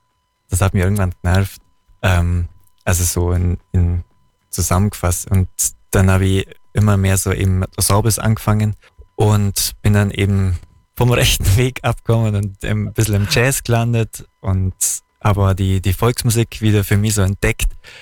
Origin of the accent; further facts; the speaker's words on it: Bavaria, Germany; Aber bei uns im Allgäu gibt's viel so Blechmusiken